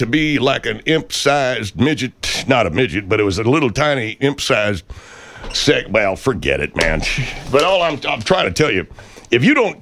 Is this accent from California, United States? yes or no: yes; Corona, California, United States; I'm from Corona, California, and I am a host on a show here today.